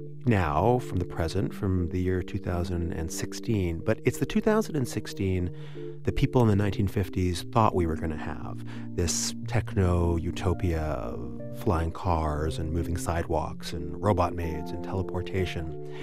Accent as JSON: {"language": "English", "town": "Vancouver", "region": "British Columbia", "country": "Canada", "tie": "born there", "said": "So I was born in Vancouver, in Canada, and in 1986, we hosted Expo 86, which was a World's Fair."}